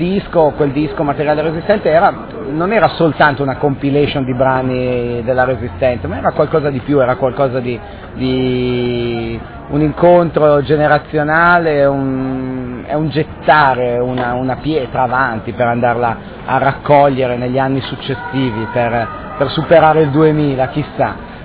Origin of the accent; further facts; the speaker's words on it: Piedmont, Italy; born there; ho mamma napoletana e sono nato in Monferrato, papà piemontese, eccetera, eccetera, e mezzo francese.